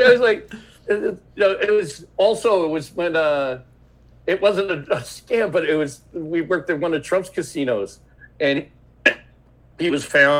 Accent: New Jersey, United States; also born or lived in Essex County; I grew up outside of Philadelphia, South Jersey, town called Lakes. It was between Philadelphia and the Jersey Shore. It was nice. And we moved up to Essex County near New York when I was in high school.

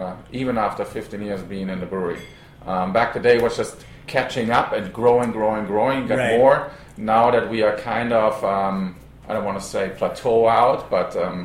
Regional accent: Cologne, North Rhine-Westphalia, Germany; I mean, since I'm from Cologne, of course, a Kölsch beer would be

